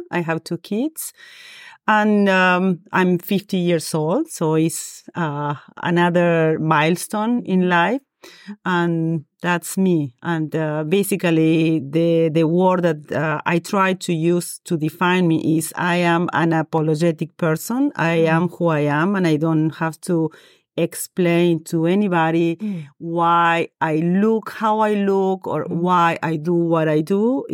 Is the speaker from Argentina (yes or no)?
yes; Argentina; English is a second language; moved away as an adult; now in Rochester, United States; I'm a Argentinian native. I was born in Argentina and I moved to the U.S. 26 years ago with my husband, both of us being physicians looking for a different training for our careers. We both established in Rochester, which we call home